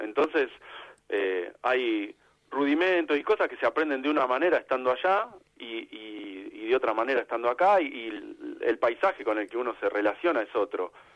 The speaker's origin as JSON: {"language": "Spanish", "town": "Haedo", "region": "Buenos Aires Province", "country": "Argentina", "tie": "born or raised there", "said": "Yo me crié en Aedo y me la pasaba arriba de ese tren"}